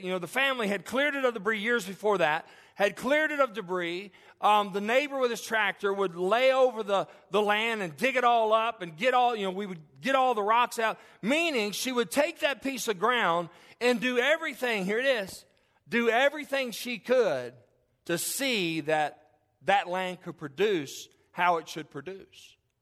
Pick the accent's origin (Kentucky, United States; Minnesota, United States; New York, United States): Kentucky, United States; growing up in Kentucky with my grandmother and grandfather